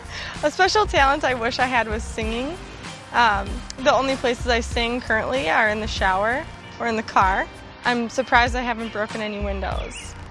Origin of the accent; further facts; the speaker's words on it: Minneapolis, Minnesota, United States; This is my second year on the team, and I'm from Minneapolis.